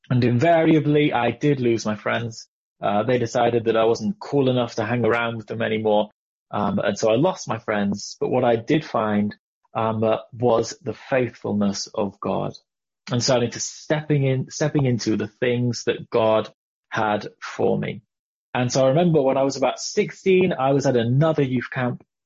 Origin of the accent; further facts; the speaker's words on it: South West England, United Kingdom; And my parents were also dairy farmers in Dorset. So I was raised on a farm.